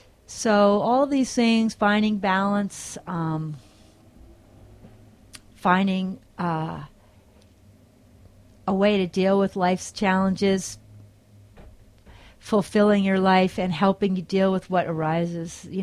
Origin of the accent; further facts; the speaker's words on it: New York, United States; And, you know, I'm a New Yorker, so we are very reactive people.